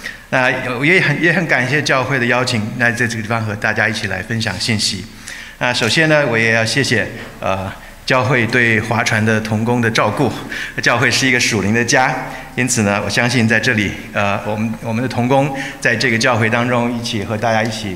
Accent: Argentina; moved away as an adult; also born or lived in Taiwan; now in United States; 我是在台湾出生，但是小的时候我们家移民到南美洲，所以我在阿根廷长大，在那里读中学、读大学，一直后来到美国来继续读书

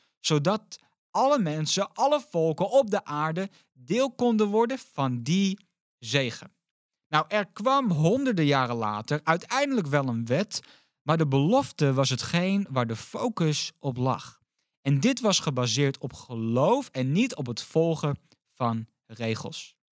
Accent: Netherlands; Dus ja, ook voor ons als Nederlanders.

